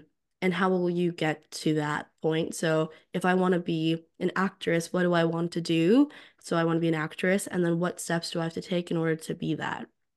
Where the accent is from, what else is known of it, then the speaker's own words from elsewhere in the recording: California, United States; because I'm from the Silicon Valley